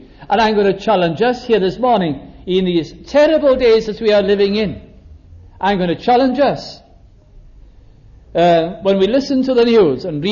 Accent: Wales, United Kingdom; Although I am myself a Welsh person and living in Britain and belonging to the United Kingdom

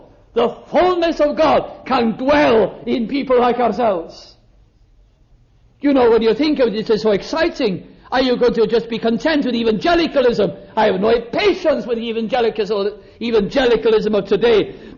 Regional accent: Wales, United Kingdom; as we normally do as Welsh people when we've got something important to say.

